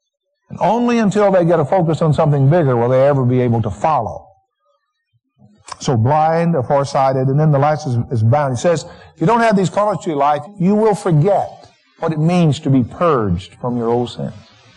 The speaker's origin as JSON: {"language": "English", "region": "the South", "country": "United States", "tie": "born or raised there", "said": "You know, I grew up in the South and, you know, peach orchards and orange groves and stuff like that."}